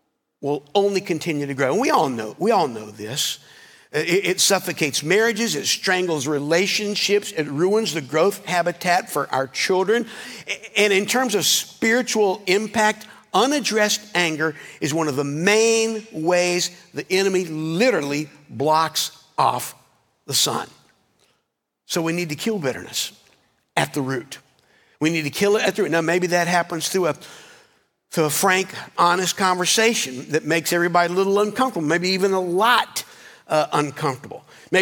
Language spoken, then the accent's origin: English; North Carolina, United States; Growing up in North Carolina, I grew up in a landscape that to this day is slowly being smothered by a plant called kudzu.